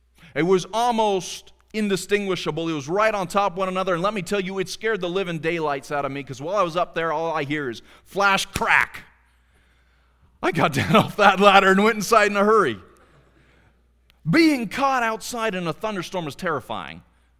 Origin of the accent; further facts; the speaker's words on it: United States; I'm going to expose myself and admit that I'm American because I grew up with every one Mississippi, it's a mile away.